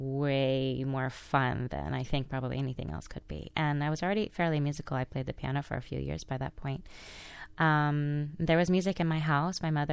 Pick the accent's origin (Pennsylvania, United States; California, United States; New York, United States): California, United States; Pasadena; I was about 10 years old growing up in Pasadena, California, and I was involved in the Los Angeles Children's Chorus